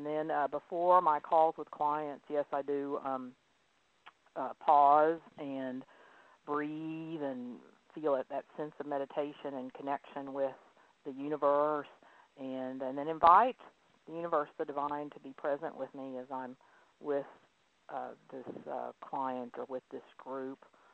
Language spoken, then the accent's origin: English; Houston, Texas, United States; born there; I was born in Houston.